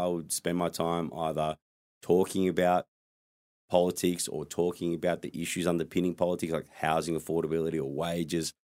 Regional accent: Wollongong, New South Wales, Australia; So that's seat of Cunningham, Wollongong, my hometown, where I was born, raised, and lived for a very long time.

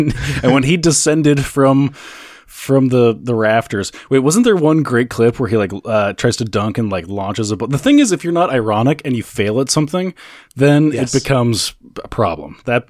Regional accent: Ireland; Well, Mike, you know, I'm Irish, so I get to say it.

